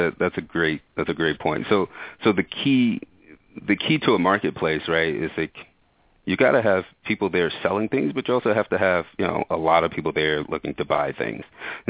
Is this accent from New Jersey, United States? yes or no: no; Memphis, Tennessee, United States; I'm from Memphis, Tennessee.